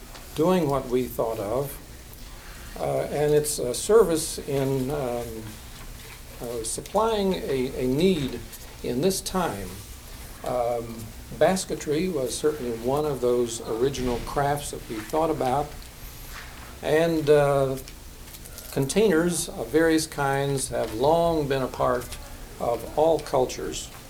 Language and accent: English; Elkins, West Virginia, United States; this is something new to see right here in my hometown of Elkins, West Virginia.